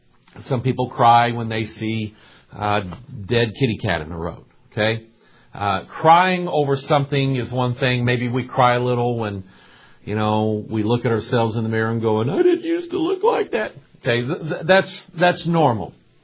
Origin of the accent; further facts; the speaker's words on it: Arkansas, United States; born there; You have to remember, I was born in Arkansas. We don't talk right.